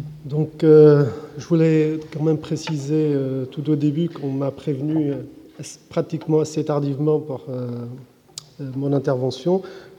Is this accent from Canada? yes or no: no; Damascus, Damascus Governorate, Syria; now in France; Je suis syrien, originaire de Damas. J'ai quitté la Syrie au début des années 84